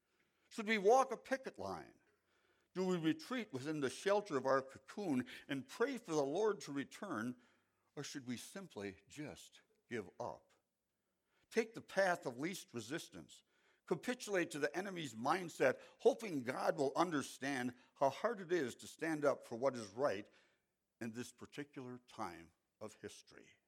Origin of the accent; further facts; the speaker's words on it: United States; As an American, I'm concerned about surviving.